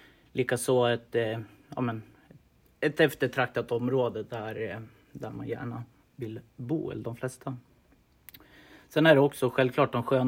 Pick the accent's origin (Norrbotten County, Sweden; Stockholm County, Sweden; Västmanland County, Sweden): Västmanland County, Sweden; Västerås; Uppvuxen här och bott här i princip hela livet, förutom några korta avstickare till lite olika ställen.